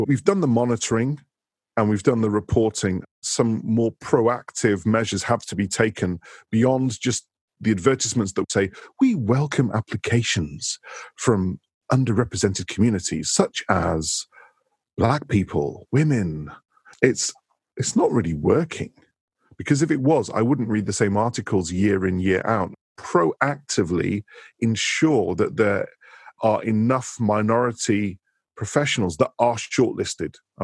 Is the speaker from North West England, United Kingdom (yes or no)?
yes; Manchester, North West England, United Kingdom; And I'm born and raised in Manchester